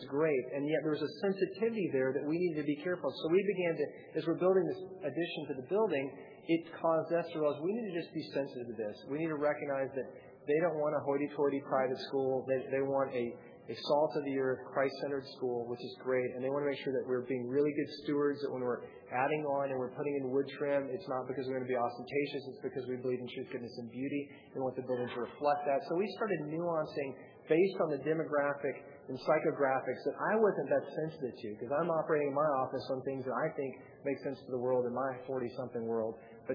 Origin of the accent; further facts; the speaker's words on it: Atlanta, Georgia, United States; I came from Atlanta, the old South.